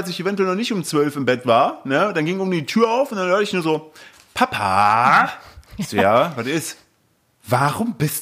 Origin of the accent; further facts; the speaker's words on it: East Germany, Germany; So da, wo ich her, also da im Osten.